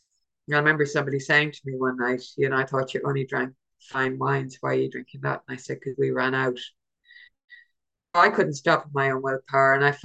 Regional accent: Ireland; now in London, United Kingdom; I live in London. I'm not originally from London. I'm Irish.

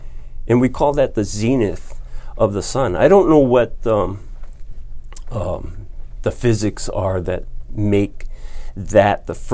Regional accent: Kula, Hawaii, United States; I grew up in Kula, and I had not observed these patterns in the sky.

